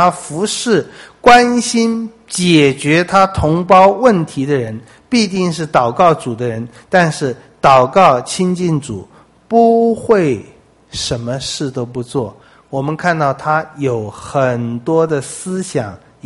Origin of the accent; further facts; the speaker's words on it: China; 我想我们中国人对这个也是特别的有戚戚焉